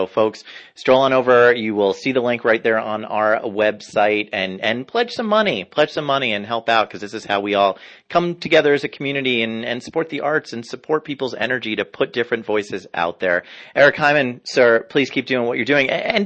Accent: New Jersey, United States; back in my home state of New York, I'm really from New Jersey, but I say New York

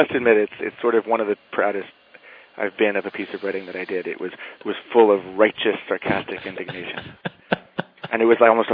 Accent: Montreal, Quebec, Canada; Well, I did grow up in Montreal, which is different from elsewhere in Canada in that it's part of Quebec, and so it is majoritarily French in its culture. I grew up in an English-speaking Jewish-Canadian family

